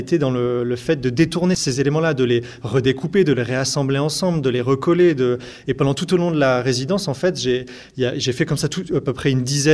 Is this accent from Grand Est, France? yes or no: no; Grenoble, Auvergne-Rhône-Alpes, France; je suis originaire de Grenoble, en fait, donc j'ai pas mal évolué en région Rhône-Alpes et pas mal évolué autour de la montagne et depuis longtemps.